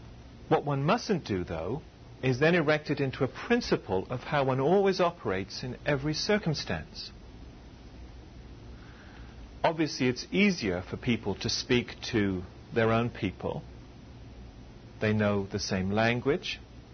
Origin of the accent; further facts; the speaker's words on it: England, United Kingdom; Is it that I am English and I come from a working class family which was Marxist?